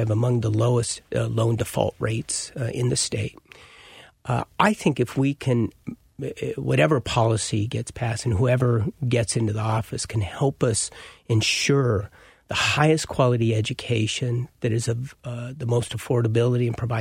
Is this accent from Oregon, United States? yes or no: no; Cheyenne, Wyoming, United States; In my hometown of Cheyenne, Wyoming, our community was impacted by my parents getting their education.